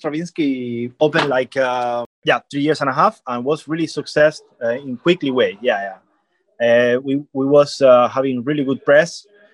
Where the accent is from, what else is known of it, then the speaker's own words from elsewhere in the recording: Cuba; English is a second language; moved away as an adult; also born or lived in Sevilla, Spain; now in Norway; Actually, I was born in Cuba. I was living in Cuba until I have 20 years old. Then I decided to move out to Cuba to try different countries. And I was in Sevilla, south of Spain, where my family now is.